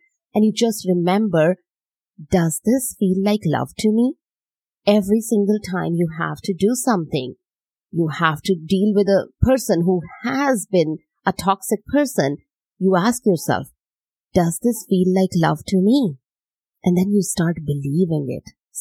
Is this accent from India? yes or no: yes; India; English is a second language; growing up in India